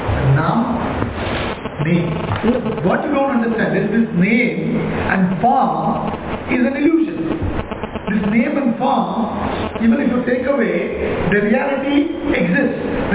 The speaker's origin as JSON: {"language": "English", "town": "Chennai", "region": "Tamil Nadu", "country": "India", "tie": "born or raised there", "first_language": "Tamil", "second_language": "English", "said": "Originally, but I am born and brought up in Chennai. So I am more of a Tamilian. I can only speak Tamil. I can't read and write Tamil. But I can read and write and speak Tamil."}